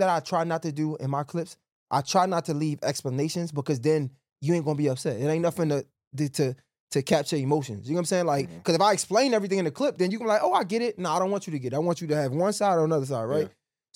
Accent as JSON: {"language": "English", "town": "Baltimore", "region": "Maryland", "country": "United States", "said": "I know that because I'm from Baltimore."}